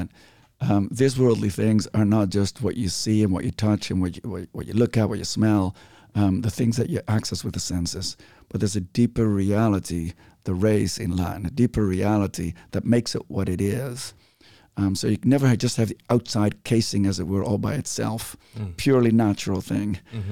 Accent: Netherlands; Yeah, I grew up in a Reformed church in the Netherlands, and I'm an Anglican priest

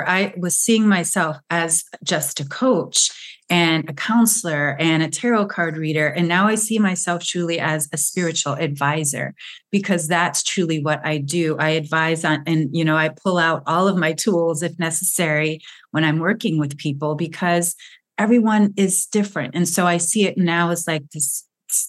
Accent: Chicago, Illinois, United States; and he's from my hometown of Chicago.

